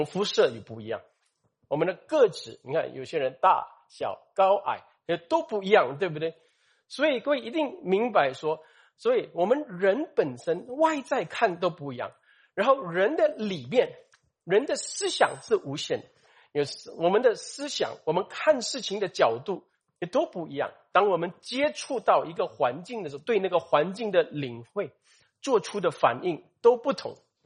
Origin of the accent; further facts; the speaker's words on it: Singapore; 比如说我们新加坡人，我们生在多元种族的文化里面